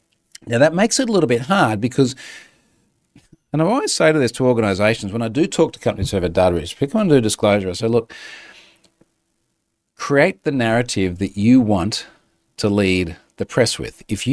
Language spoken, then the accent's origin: English; Australia; as an Australian, but I think as pretty much anyone not in North America